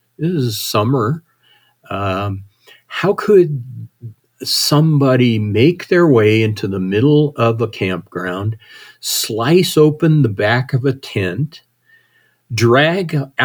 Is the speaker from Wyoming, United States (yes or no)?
yes; Wyoming, United States; I grew up in Wyoming, and this is in Montana